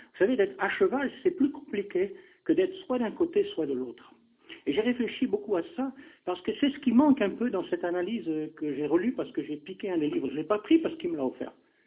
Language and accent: French; Texas, United States; accent: Texan; pardonnez mon accent texan, hein, parce que depuis le temps, c'est pas grave.